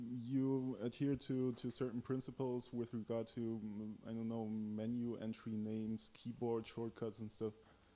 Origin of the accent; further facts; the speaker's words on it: Germany; English is a second language; from Germany.